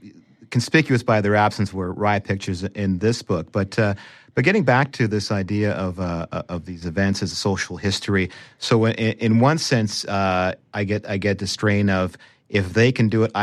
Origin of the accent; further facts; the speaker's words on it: British Columbia, Canada; these are things that bring us together as British Columbians.